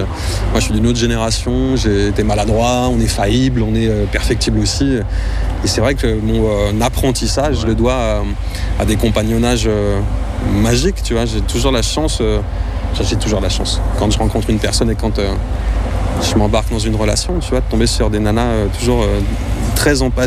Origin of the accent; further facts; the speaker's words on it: Nouvelle-Aquitaine, France; moi j'ai passé mon enfance dans les Landes, à côté de Mont-de-Marsan et tout. Et même à Mimizan, je me rappelle.